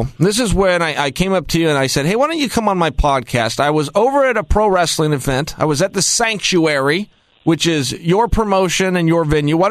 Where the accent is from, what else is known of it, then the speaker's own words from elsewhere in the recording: Northwest, United States; I'm from the Northwest, and we had one of the top promoters in the country many years ago, rest his soul, named Don Owen.